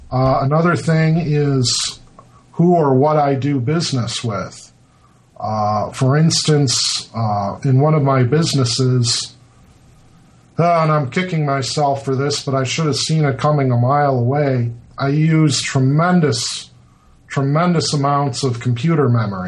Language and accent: English; Detroit, Michigan, United States; also born or lived in Houston; And I am originally from Detroit, and I live in the Detroit area now.